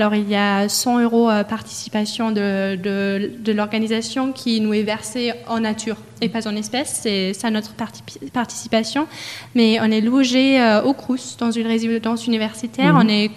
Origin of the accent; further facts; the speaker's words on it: Northern Germany, Germany; French is a second language; now in France; moi je viens du nord de l'Allemagne, près de Brême, mais c'est 15 heures en bus ou 1 heure en avion